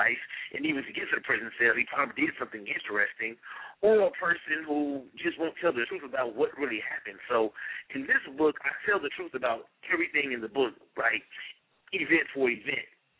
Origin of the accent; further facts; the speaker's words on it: Memphis, Tennessee, United States; also born or lived in Nashville / Atlanta; now in Chicago, United States; Well, I'm originally from the southeast area. I grew up in Memphis. I lived in Nashville. I lived in Atlanta. I actually live in Chicago, Illinois now.